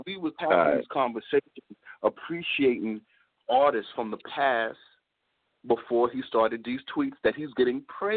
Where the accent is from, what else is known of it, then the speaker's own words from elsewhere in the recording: Brooklyn, New York, United States; I'm from Brooklyn.